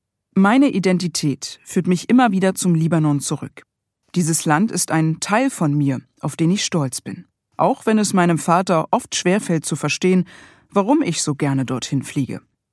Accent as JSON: {"language": "German", "region": "Berlin", "country": "Germany", "tie": "born or raised there", "said": "Sie konnte doch nicht mich meinen, denn schließlich bin ich eine echte Berliner Pflanze, geboren und aufgewachsen in Berlin-Pankow."}